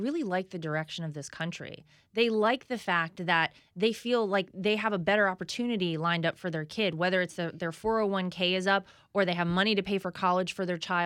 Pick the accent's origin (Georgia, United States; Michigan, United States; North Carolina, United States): North Carolina, United States; I went to a rally with him in my home state of North Carolina.